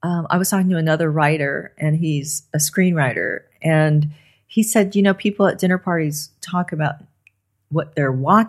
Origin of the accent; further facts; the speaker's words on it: Los Angeles, California, United States; I mean, I grew up on the Sunset Strip